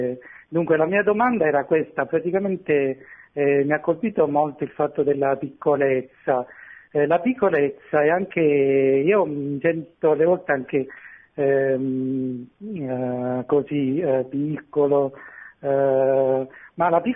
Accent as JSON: {"language": "Italian", "town": "Taranto", "region": "Apulia", "country": "Italy", "tie": "born there", "lives_now": "Sondrio, Italy", "said": "io sono nato a Taranto, però sono al momento sto a Sondrio, lavoro a Sondrio."}